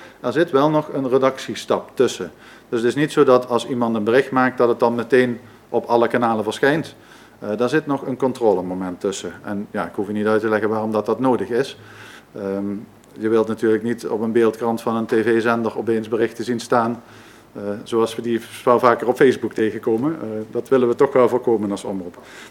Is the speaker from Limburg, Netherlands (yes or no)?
yes; Herten, Limburg, Netherlands; now in Beesel, Netherlands; Ik ben zelf inwoner van de gemeente Bezel. Ik ben zelf afkomstig uit Herten.